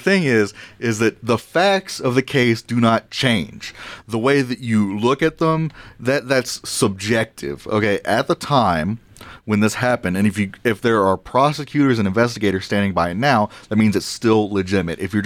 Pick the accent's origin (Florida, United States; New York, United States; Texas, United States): Texas, United States; Gatesville; My hometown of Gatesville.